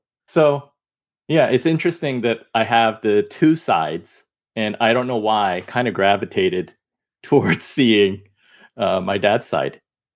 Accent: United States; I'm Chinese American. My father came from China. He grew up in Taiwan, but eventually came to the United States.

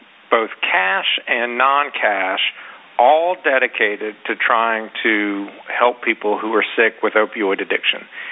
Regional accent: North Carolina, United States; I've seen it here, even in my home state of North Carolina.

